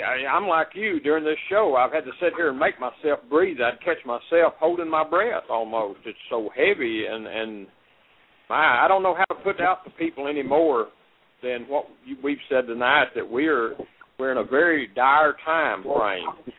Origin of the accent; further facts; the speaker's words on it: United States; and of course I was born and live in America.